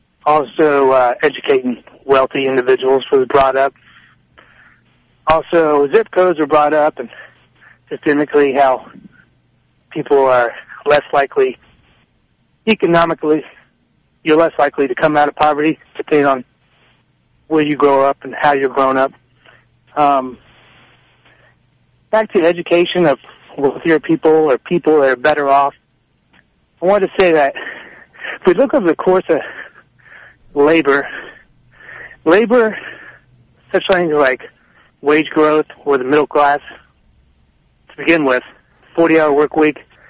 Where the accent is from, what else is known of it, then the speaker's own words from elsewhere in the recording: Kansas City, Missouri, United States; I grew up in Midtown. I'm 35 years old. I grew up working in the restaurants, not fast food, but I grew up in the restaurants in Kansas City, working there.